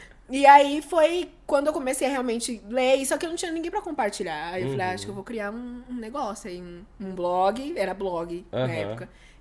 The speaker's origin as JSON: {"language": "Portuguese", "region": "São Paulo", "country": "Brazil", "said": "É, paulista que não conhece São Paulo."}